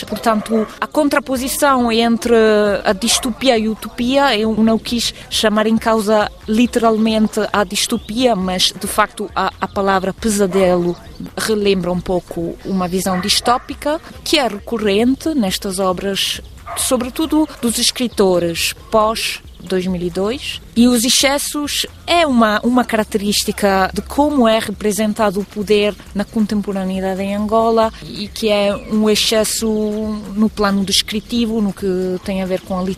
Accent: Venice, Veneto, Italy; eu moro numa cidade que é a rainha, digamos assim, das artes visuais, porque sou de Veneza

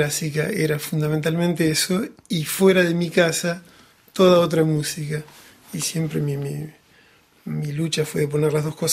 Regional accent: Buenos Aires Province, Argentina; esto era en la ciudad de Olavarría, que es una ciudad grande que está relativamente cerca en términos geográficos argentinos de mi pueblo, de mi pequeña ciudad.

